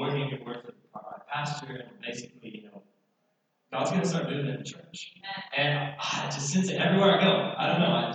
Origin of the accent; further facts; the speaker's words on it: New Mexico, United States; I grew up in New Mexico. My family... we weren't believers while I was growing up. We attended a Methodist church growing up